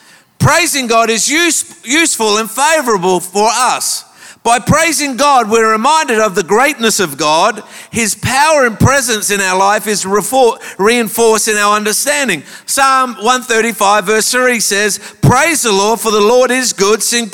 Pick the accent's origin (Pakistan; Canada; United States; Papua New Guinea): Papua New Guinea; I was born in Papua New Guinea. I know that's hard to believe, but I am. I'm an albino Papuan.